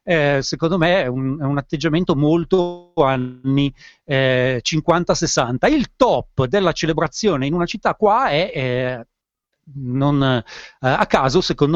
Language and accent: Italian; Bedonia, Emilia-Romagna, Italy; Sono cresciuto a Bedonia.